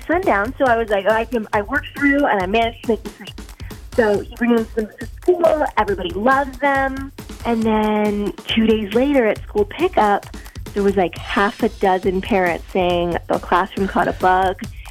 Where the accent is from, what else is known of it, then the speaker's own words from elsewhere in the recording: Madison, Wisconsin, United States; I'm from Madison.